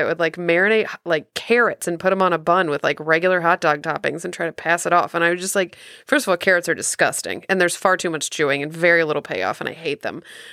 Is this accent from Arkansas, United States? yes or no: no; Missouri, United States; Well, I'm from Missouri, so I know what good barbecue sauce is.